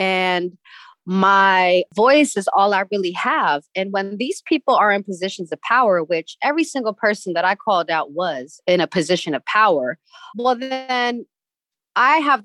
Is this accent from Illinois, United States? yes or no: no; California, United States; I'm from the Bay. I listen